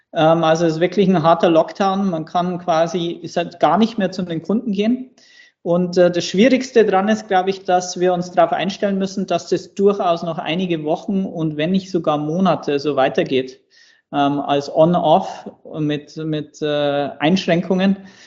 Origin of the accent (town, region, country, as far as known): Bavaria, Germany